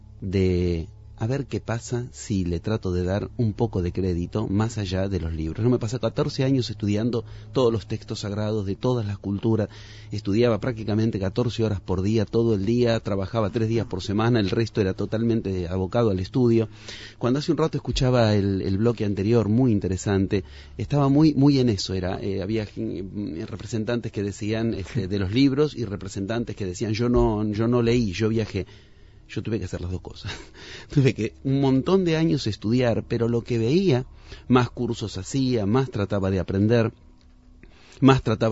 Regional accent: Argentina; Como argentino es normal que uno estudie psicoanálisis. Yo allá tengo una formación rigurosa en psicoanálisis, muy académica, muy ortodoxa.

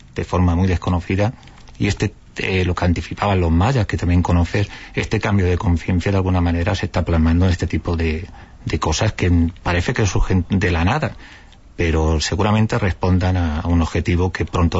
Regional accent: Toledo, Castilla-La Mancha, Spain; Soy toledano, sí.

